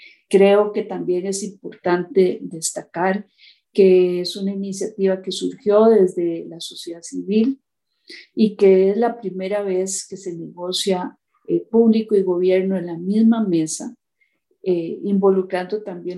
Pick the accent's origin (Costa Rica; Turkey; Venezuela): Costa Rica; yo soy de Costa Rica.